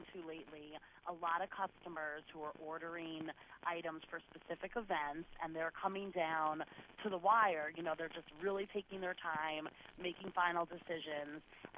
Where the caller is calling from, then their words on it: Atlanta, Georgia, United States; I'm calling from Atlanta, Georgia.